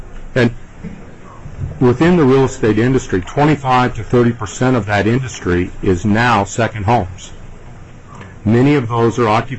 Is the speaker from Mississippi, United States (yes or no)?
no; Kenai, Alaska, United States; I'm from Kenai. I live on the Kenai Peninsula.